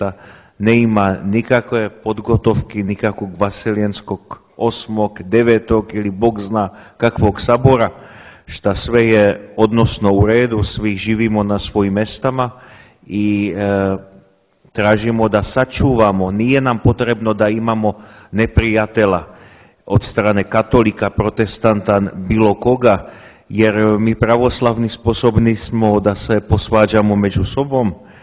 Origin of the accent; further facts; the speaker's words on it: Czechia; ja sam Čeh poreklom